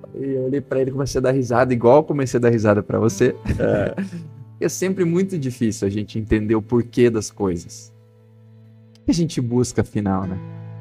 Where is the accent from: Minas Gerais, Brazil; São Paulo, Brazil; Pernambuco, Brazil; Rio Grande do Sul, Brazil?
São Paulo, Brazil; Limeira; Lá na minha cidade de Limeira